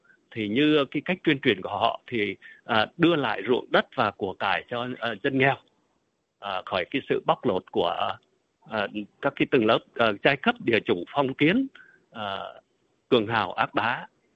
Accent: Northern Vietnam, Vietnam; now in United States; tôi thì sinh ra và lớn lên ở miền Bắc và cũng đi vượt biên từ miền Bắc vào năm 1981 và sang Hoa Kỳ định cư vào năm 1985.

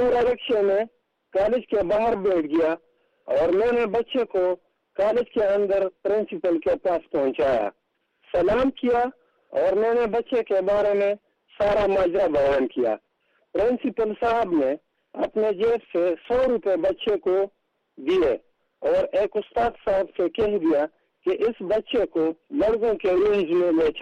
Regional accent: Mardan, Khyber Pakhtunkhwa, Pakistan; اور میں پارہوتی مردان کا رہنے والا ہوں.

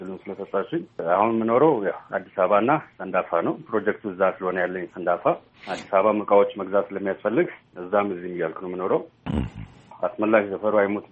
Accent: Hawassa, Sidama, Ethiopia; also born or lived in Tigray; ከዛ በኋላ ደግሞ ወደ ሐዋሳ ከሄድም በኋላ ቤተሰብ በሙሉ ማለቴ ነው፣ እዛ ደግሞ እንደ አጋጣሚ አየር ማረፊያ አካባቢ ነበር ሰፈራችን

